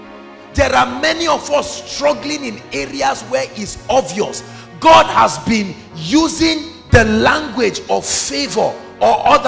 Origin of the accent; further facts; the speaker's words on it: Plateau, Nigeria; I come from Plateau State